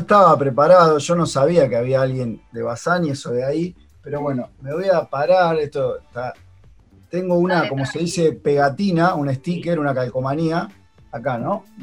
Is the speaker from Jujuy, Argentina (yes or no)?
no; Buenos Aires, Argentina; Nos cuesta a nosotros mismos, siendo porteños